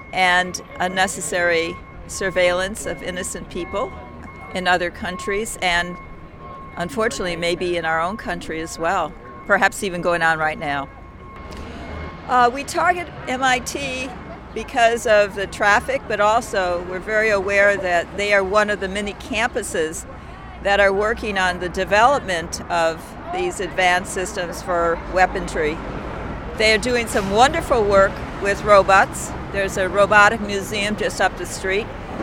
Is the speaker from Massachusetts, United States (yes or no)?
yes; Newton, Massachusetts, United States; I'm from Newton.